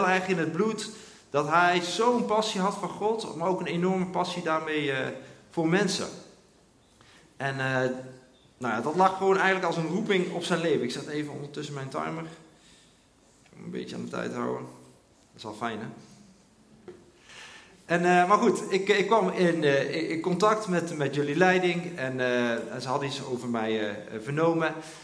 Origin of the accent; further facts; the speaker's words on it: Eindhoven, North Brabant, Netherlands; accent: Brabant; Ik kom uit Eindhoven, dus vergeef me voor mijn Brabantse accent. Ik kan er ook niks aan doen.